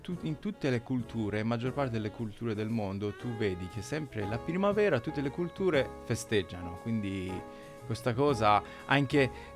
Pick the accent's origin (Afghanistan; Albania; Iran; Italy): Iran; Isfahan; Italian is a second language; Sì, io vengo da Isfahan, questa città centrale in Iran